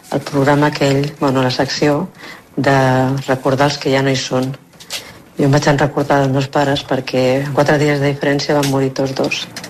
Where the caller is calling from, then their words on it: Barcelona, Catalonia, Spain; de Barcelona.